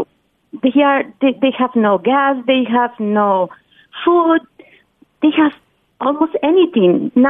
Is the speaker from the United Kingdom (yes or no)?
no; Venezuela; English is a second language; moved away as an adult; now in United States; I'm from Venezuela.